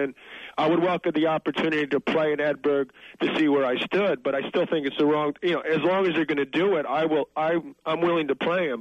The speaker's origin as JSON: {"language": "English", "region": "New York", "country": "United States", "said": "You know, I come from New York, where it's winter, obviously"}